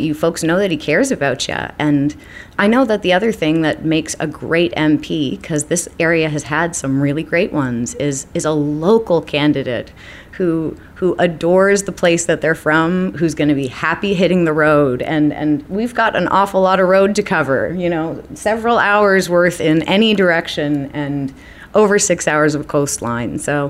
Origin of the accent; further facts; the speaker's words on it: Tantallon, Nova Scotia, Canada; I grew up in Tantallon at the head of St. Margaret's Bay. And my family and I have made our home here on the South Shore of Nova Scotia.